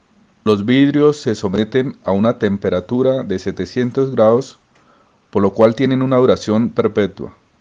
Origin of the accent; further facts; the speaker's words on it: Cali, Valle del Cauca, Colombia; vengo de Cali, trabajo hace 29 años en la elaboración de vitrales.